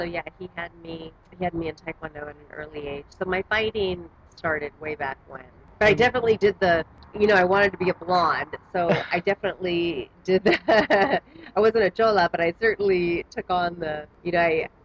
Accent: Brawley, California, United States; also born or lived in San Francisco; I was born in San Francisco, and shortly thereafter we moved to Brawley, California, and went back and forth to Mexico for a long time until my grandmother died.

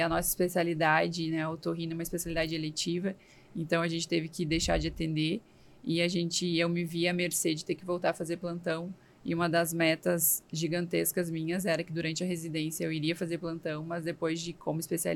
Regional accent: Ijuí, Rio Grande do Sul, Brazil; now in Santa Maria, Brazil; trabalho atualmente em Santa Maria, no Rio Grande do Sul, sou natural de Juí, no Rio Grande do Sul

